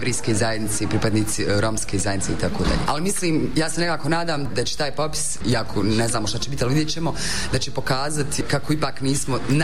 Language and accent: Bosnian; Bosnia & Herzegovina; Kao Bosanka i Hercegovka.